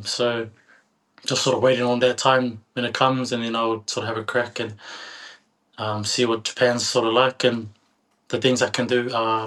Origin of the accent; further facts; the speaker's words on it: Auckland, New Zealand; I was born and bred in Auckland. I've got four older sisters. I went to St. Peter's College in Auckland.